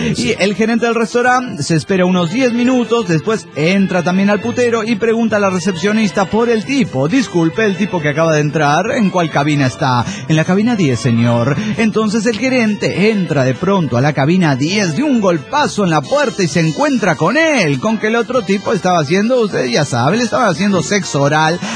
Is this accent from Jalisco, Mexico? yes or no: yes; Zapopan, Jalisco, Mexico; de Zapopan, Jalisco, México.